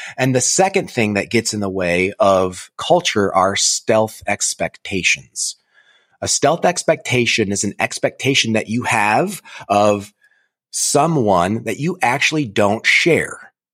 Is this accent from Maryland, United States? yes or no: no; Flint, Michigan, United States; And growing up in Flint, Michigan, so I was I'm still a Tiger fan